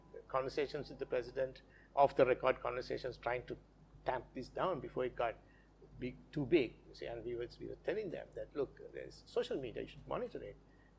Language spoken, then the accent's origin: English; Kandy, Central Province, Sri Lanka; we had anti-Muslim riots in Kandy, the central hills of Kandy, my hometown.